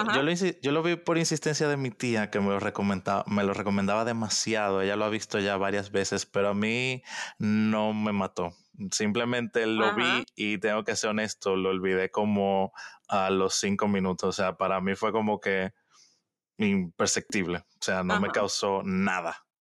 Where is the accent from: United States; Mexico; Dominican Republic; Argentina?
Dominican Republic; San Francisco de Macorís, Duarte; yo soy de San Francisco de Macorís, soy del Cibao, y yo de chamaquito no era una persona súper atlética.